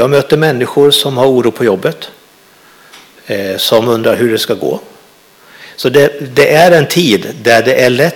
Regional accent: Flen, Södermanland, Sweden; När jag växte upp i Flen, då gick jag i mellanstadiet och högstadiet.

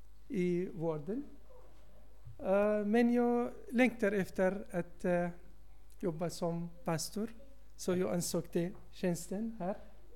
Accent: Syria; Swedish is a second language; now in Sweden; Jag kom från Syrien.

